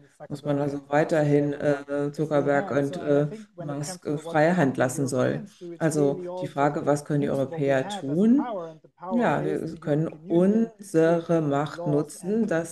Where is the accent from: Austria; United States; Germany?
United States; als Amerikanerin, die auch bei vielen Demonstrationen dabei war in den USA